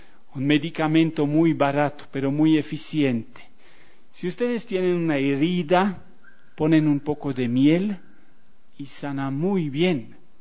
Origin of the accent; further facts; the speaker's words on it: Bolivia; Ahora nosotros como bolivianos tenemos las aguas del Silalá, ¿no?